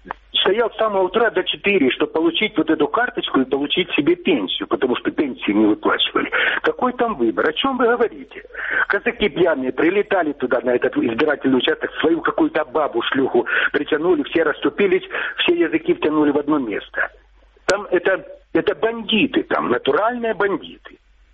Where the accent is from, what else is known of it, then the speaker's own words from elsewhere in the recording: Kharkiv, Kharkiv Oblast, Ukraine; Здравствуйте, это Харьков, переселенец.